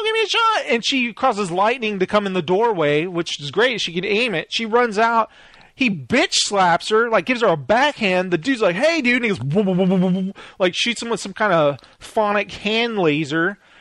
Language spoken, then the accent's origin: English; Lubbock, Texas, United States; Japanese Texan from Lubbock, Texas.